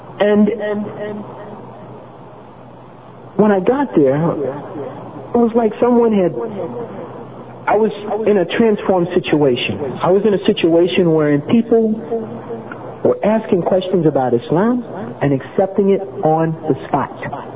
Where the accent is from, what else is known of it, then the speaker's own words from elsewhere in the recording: New York City, New York, United States; born there; I come from America. I keep going back to that because I've watched my country, the country I come from, I've watched it go down morally, go way down. I was born in a part of the United States, in New York City, Manhattan.